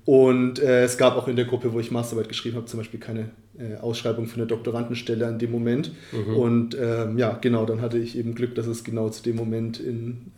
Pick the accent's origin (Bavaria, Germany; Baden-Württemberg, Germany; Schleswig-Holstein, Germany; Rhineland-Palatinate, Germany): Bavaria, Germany; also born or lived in Zürich; Genau, ja, in meiner Heimatstadt war ich auf der Schule.